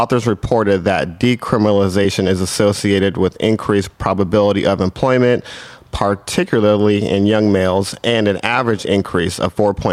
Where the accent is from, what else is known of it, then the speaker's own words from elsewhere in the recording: Irvine, California, United States; I always talk about the city of Irvine because I was raised in Irvine.